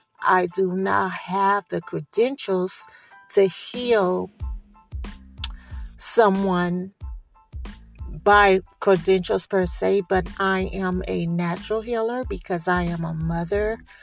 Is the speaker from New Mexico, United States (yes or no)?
no; Oakland, California, United States; my story growing up in Oakland, East Oakland, California